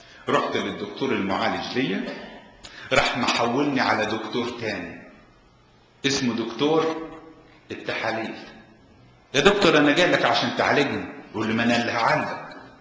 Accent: Egypt; عندنا في مصر حتة الأرض اللي مش متصورة بتبقى مقلب للزبالة.

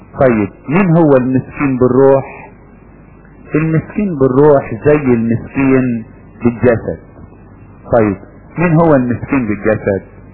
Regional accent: Upper Egypt, Egypt; وفي حاجة عندنا في الصعيد اسمها المزبلة

